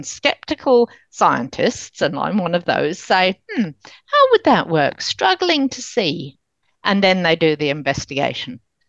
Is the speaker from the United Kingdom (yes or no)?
yes; United Kingdom; moved away as an adult; And Britain, my home country, I lived there until I was 19